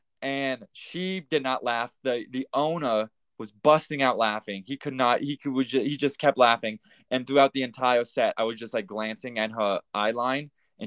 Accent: Kansas, United States; well, back in Kansas, I'm from Kansas.

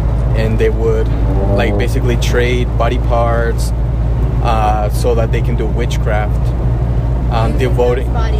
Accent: Tijuana, Baja California, Mexico; I'm from Tijuana, and since I'm from Tijuana

